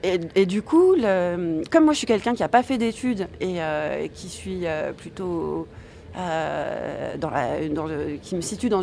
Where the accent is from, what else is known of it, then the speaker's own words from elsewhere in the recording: France; je suis française, la France-Afrique.